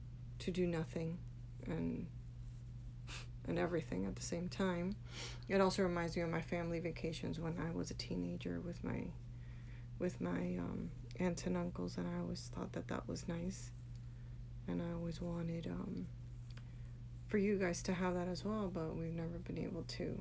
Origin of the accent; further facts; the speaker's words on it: New Jersey, United States; born there; now in Miami, United States; Well, I've only lived here in Miami, and then I was born in New Jersey.